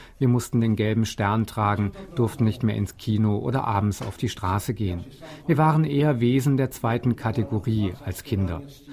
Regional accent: Prague, Czechia; Ich bin 1929 in Prag geboren. Wir wohnten damals am Palatsky-Kai. Meine erste Schule war in der Pstrosowa.

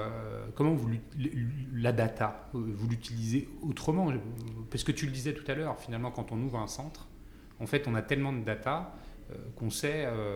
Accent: Lyon, Auvergne-Rhône-Alpes, France; restons sur Lyon, je suis lyonnais

